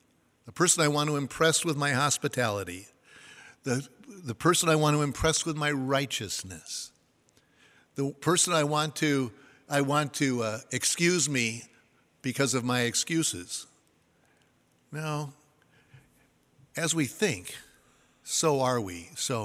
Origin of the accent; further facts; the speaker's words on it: Minnesota, United States; I'm from Minnesota, and when somebody asks you, would you like the last this, you're supposed to really say, that's code language.